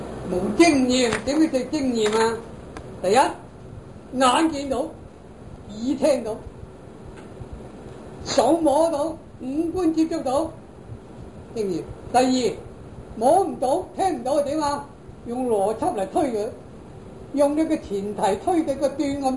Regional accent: Guangdong, China; 南方呢我哋廣東人又話

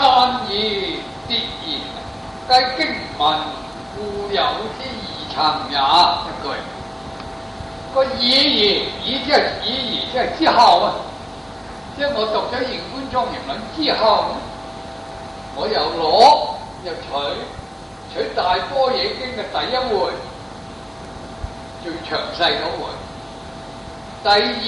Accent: Guangdong, China; 我是广东人，

